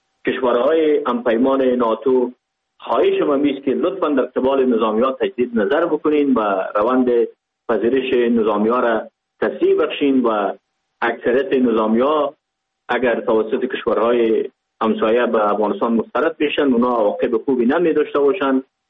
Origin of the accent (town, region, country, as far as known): Pakistan; born or raised there